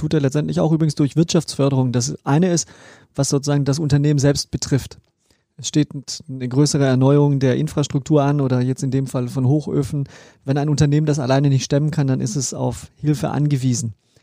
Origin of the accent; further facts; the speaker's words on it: Southern Germany, Germany; Ich bin ja selber Süddeutscher, habe da insofern einen anderen Blick immer drauf gehabt.